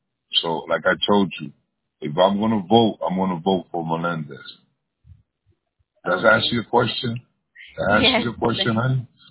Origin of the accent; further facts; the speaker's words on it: Hoboken, New Jersey, United States; I'm born and raised in Hoboken. You just killed Hoboken.